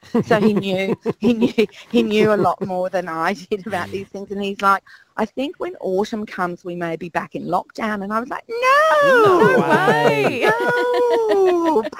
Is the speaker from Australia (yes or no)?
yes; Queensland, Australia; I'm a Queenslander.